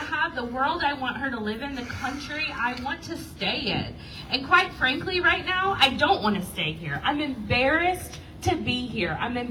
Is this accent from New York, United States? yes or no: no; Minnesota, United States; You guys, I'm from Minnesota. I moved here.